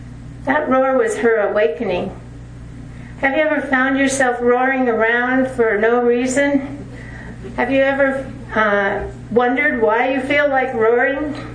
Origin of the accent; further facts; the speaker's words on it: Burbank, California, United States; I grew up in Burbank, California, near all the studios, Columbia, Disney, and all of those.